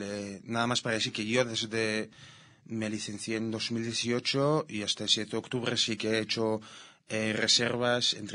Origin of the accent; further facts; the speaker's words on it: Ashkelon, Southern District, Israel; first language es; now in Jerusalem, Israel; en casa hablamos castellano, mi lengua materna. Crecí en Ashkelon y bueno, después de haber licenciarme del servicio militar en 2018, me mudé a Jerusalén y hace como bastante tiempo que vivo aquí, 7 años. Pues soy ashkeloni en mi alma